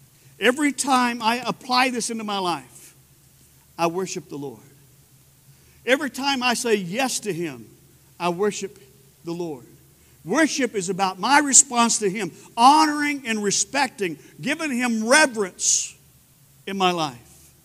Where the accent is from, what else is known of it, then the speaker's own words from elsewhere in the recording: Spearman, Texas, United States; I remember growing up, there used to be cherry trees in my hometown. We loved cherries. I loved the ones that would get ripe like that and be dark red. And we would know, we knew where every cherry tree was in Spearman.